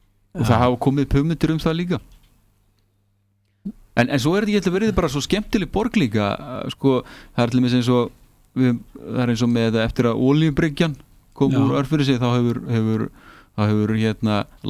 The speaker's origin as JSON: {"language": "Icelandic", "town": "Reykjavik", "region": "Capital Region", "country": "Iceland", "tie": "born or raised there", "said": "ég er uppalinn í Laugardalnum þar var þá sko, á níunda áratugnum og það var sveit í borg það voru þar með kýr og sauðfé"}